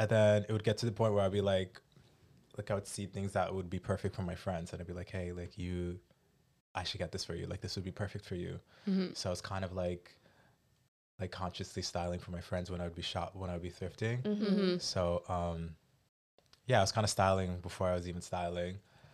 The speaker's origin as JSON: {"language": "English", "town": "Toronto", "region": "Ontario", "country": "Canada", "tie": "born or raised there", "said": "I grew up born and raised in Toronto. Mm. I grew up downtown in the city."}